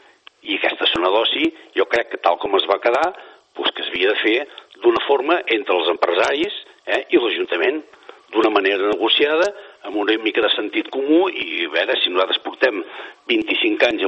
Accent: Sabadell, Catalonia, Spain; Som també d'aquí Sabadell, no som cap grup cubaití ni grups de porai, som gent de Sabadell

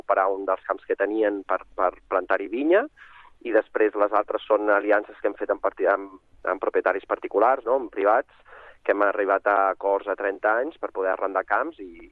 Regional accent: Catalonia, Spain; jo sóc fill del Vallès Occidental

